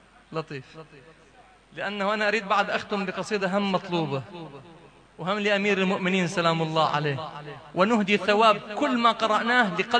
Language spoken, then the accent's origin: Arabic; Lebanon